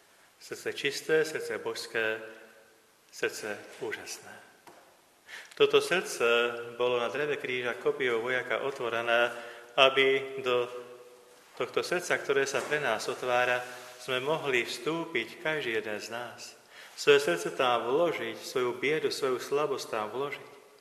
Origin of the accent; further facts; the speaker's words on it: Skalica, Trnava Region, Slovakia; born there; Veľmi rád v mojom rodisku tam skalici bývali vždy procesia